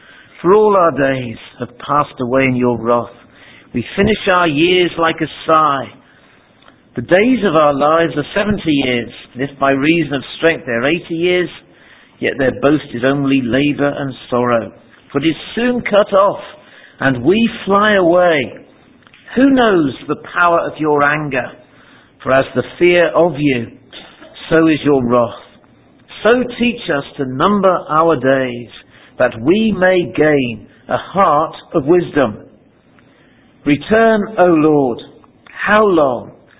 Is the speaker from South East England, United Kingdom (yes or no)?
yes; Southampton, South East England, United Kingdom; I grew up just outside Southampton